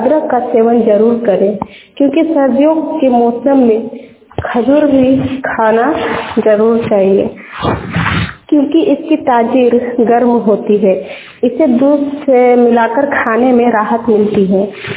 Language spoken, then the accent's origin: Hindi; Jharkhand, India; मैं गोला प्रखंड की रहने वाली हूँ।